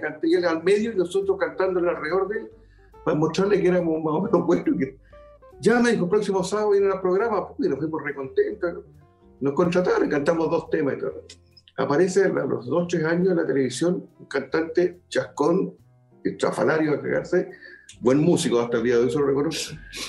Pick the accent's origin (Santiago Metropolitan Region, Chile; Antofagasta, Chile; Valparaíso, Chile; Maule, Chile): Valparaíso, Chile; Pues ahora somos de Valparaíso, tenemos un grupo folclórico